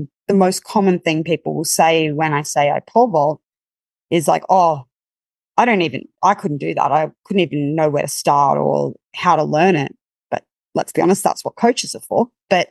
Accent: Brisbane, Queensland, Australia; At least where I grew up in Brisbane, everyone swims. It's just a thing.

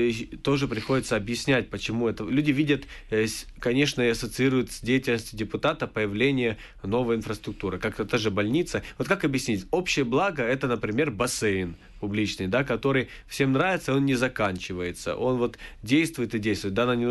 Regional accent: Chernivtsi, Chernivtsi Oblast, Ukraine; и чуть меньше мере, но все-таки в Черновцах, в моем родном городе.

